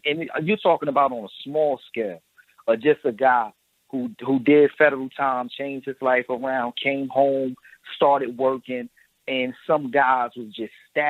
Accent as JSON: {"language": "English", "town": "Newark", "region": "New Jersey", "country": "United States", "said": "But that informant culture, because I'm from Newark, New Jersey, mm-hmm. and I'm seeing that a lot."}